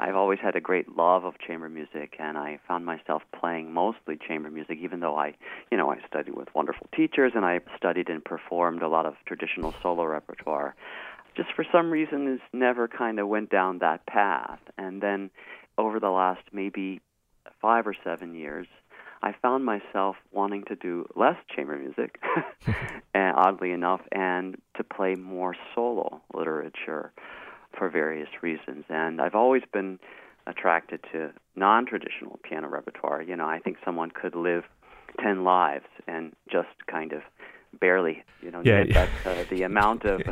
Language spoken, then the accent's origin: English; Danville, Virginia, United States; I'm from Southern Virginia, a small town called Danville, which is on the border of Virginia and North Carolina line